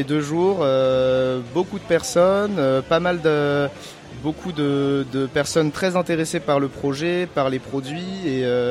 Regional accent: Le Havre, Normandy, France; Et nous, on est originaire du Havre.

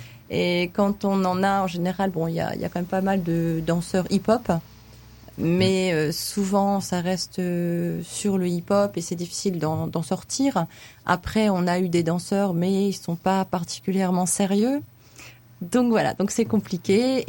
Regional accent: France; puisque je suis française, ça peut pas être bien.

